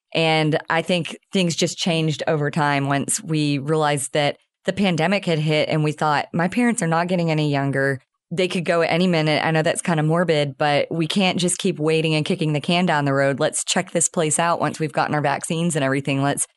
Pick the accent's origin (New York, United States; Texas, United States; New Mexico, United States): Texas, United States; Tyler; also born or lived in San Diego; I'm originally from Northeast Texas, around in Tyler, and I really wanted to get closer to my parents for the entire time I lived in San Diego, which was almost 20 years.